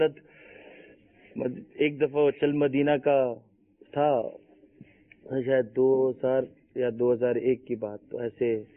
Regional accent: Muzaffargarh, Punjab, Pakistan; now in Karachi, Pakistan; پنجاب مظفر گڑھ جنوبی پنجاب کے

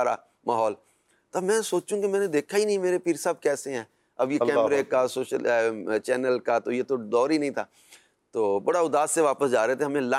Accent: Mandi Warburton, Punjab, Pakistan; now in Sialkot, Pakistan; پنجاب کا ایک قصبہ ہے کہ چھوٹا سا شہر ہے، منڈی وار برٹن،

